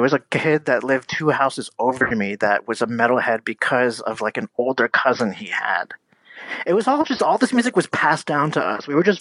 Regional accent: Easton, Pennsylvania, United States; I grew up in Easton, Pennsylvania.

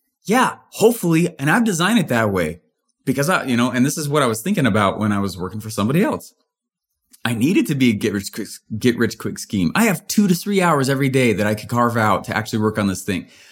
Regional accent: Littleton, Colorado, United States; I grew up in Denver, in Littleton, Colorado.

